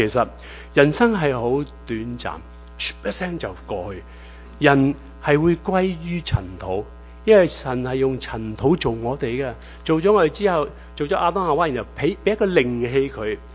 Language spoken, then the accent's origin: Cantonese; Chaozhou, Guangdong, China; 我是潮州人嚟嘅，我哋潮州人咧成日讲一句说话，